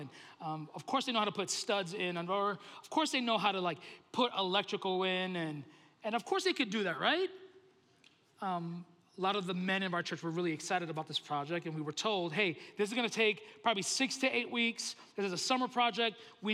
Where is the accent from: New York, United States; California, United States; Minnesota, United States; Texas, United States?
New York, United States; Bronx; I remember a time when I was in my teenage years. I grew up in the Bronx, went to a small little church.